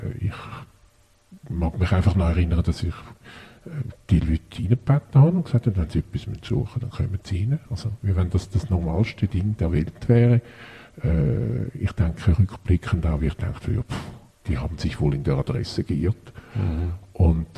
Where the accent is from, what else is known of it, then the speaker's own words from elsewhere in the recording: Switzerland; habe auch sowohl da bei uns in der Schweiz gelebt wie im Ausland